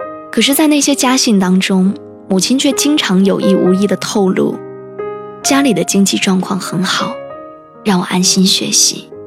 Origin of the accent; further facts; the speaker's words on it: Harbin, Heilongjiang, China; 我出生成长在哈尔滨，尽管它不是一座经济发达的城市，但人们的幸福感很强，人们热衷于过节和聚会。